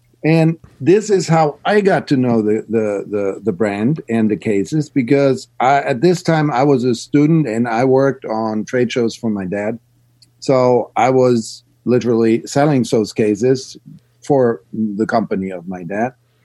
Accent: Erlangen, Bavaria, Germany; Well, I grew up in the area of Erlangen, what is Bavaria. It's, in Germany, basically, in Bavaria.

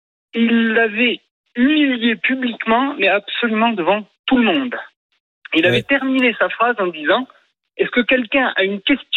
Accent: Occitanie, France; born there; je suis né dans le Gers.

